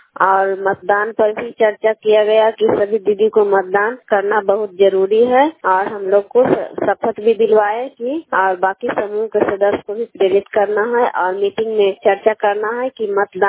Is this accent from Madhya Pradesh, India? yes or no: no; Kaila, Bihar, India; मैं कैला गांव नगर नौसा ब्लॉक नालंदा जिला के रहने वाली हूँ।